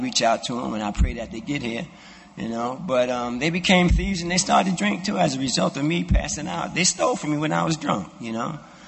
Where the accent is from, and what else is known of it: New York City, New York, United States; born or raised there